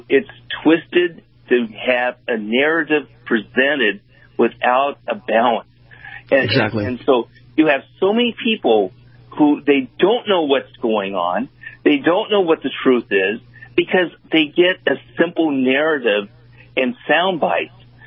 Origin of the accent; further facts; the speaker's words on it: United States; As a Christian and as an American, I believe in justice.